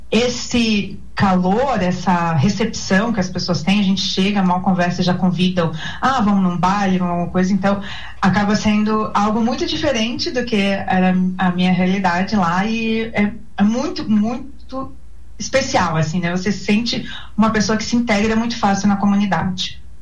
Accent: Balneário Camboriú, Santa Catarina, Brazil; trabalhei como servidora pública municipal, tanto no município de Itajaí, né, que é a cidade do lado, quanto de Balneário Camboriú, que é de onde eu sou.

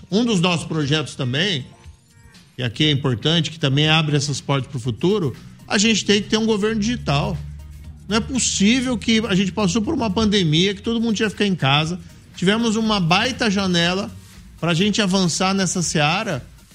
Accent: Maringá, Paraná, Brazil; also born or lived in Londrina; A gente tem orgulho de ser paranaense. Eu sou aqui do interior, inclusive, também sou de Maringá, né? Vivi muito aqui também em Londrina.

